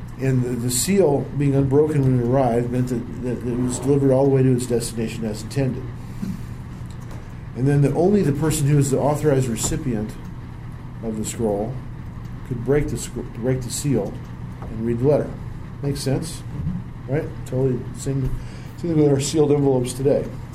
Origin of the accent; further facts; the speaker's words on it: California, United States; Since I was from California, they figured we knew more about the future than they did.